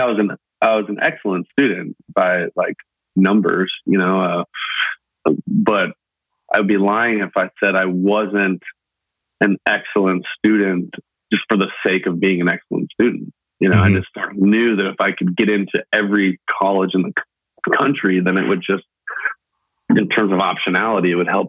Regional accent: Los Angeles, California, United States; I'm from Los Angeles, but more or less.

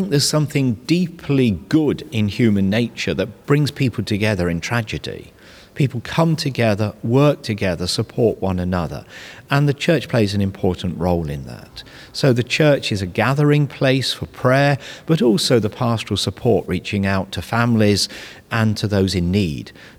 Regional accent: Leicester, East Midlands, United Kingdom; I grew up in Nottingham Diocese in Leicester

